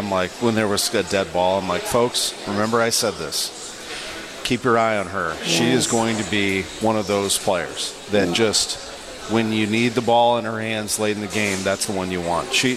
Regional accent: St. Louis, Missouri, United States; I grew up in St. Louis, so baseball is a huge, huge part of my life.

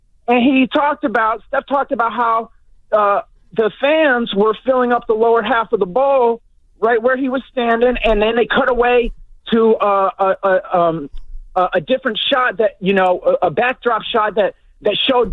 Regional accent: Vermont, United States; I'm a huge Celtics fan. I grew up in Vermont.

